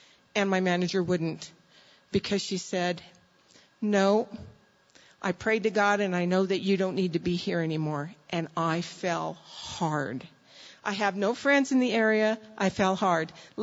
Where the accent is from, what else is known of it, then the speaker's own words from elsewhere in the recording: New Mexico, United States; also born or lived in California; now in Albuquerque, United States; I just moved back to Albuquerque about 2 years ago. I was originally from New Mexico. I moved to California for a job, was there for 30 years.